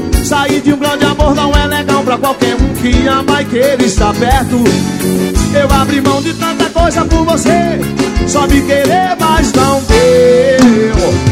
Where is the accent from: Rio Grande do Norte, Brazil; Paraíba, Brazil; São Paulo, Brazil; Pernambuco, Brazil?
Rio Grande do Norte, Brazil; esse carinho na minha terra, no meu Rio Grande do Norte. Alô, Lutago do Góis, minha terrinha. Alô, Natal.